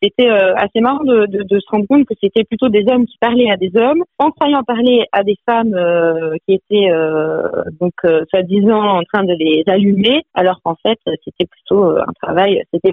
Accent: Switzerland; born or raised there

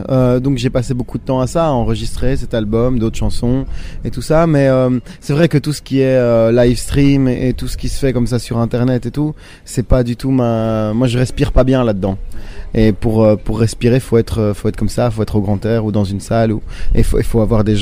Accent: Brussels, Brussels-Capital Region, Belgium; Moi, je viens de Bruxelles, donc plutôt

